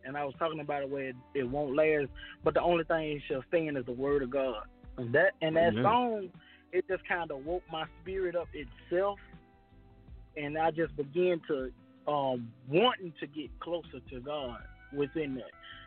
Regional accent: Atmore, Alabama, United States; also born or lived in Staten Island, United States; now in Mobile, United States; Yeah, I was born in Staten Island. I think I was I wasn't there too long, and I ended up moving to actually Atmore, and I was there about 15 years, and then I moved to Mobile, Alabama

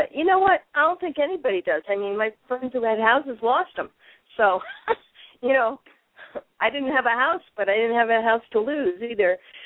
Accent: New York, United States; I grew up in New York, and I saw all these people going to work in New York City on the Long Island Railroad

